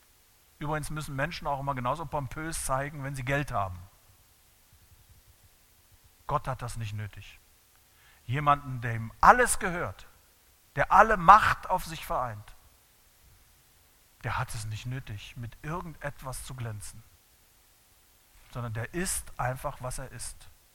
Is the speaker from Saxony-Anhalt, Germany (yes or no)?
yes; Schönebeck, Saxony-Anhalt, Germany; Schönebeck an der Elbe, ein kleiner Ort, klein siehst du mich nicht, in Sachsen-Anhalt, Provinz.